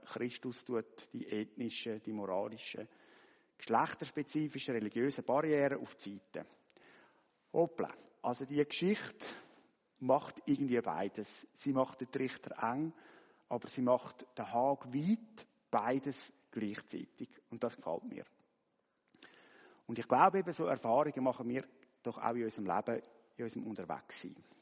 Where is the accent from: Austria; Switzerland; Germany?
Switzerland; ich als Schweizer kenne gleich noch ein bisschen Grenzen auf Deutschland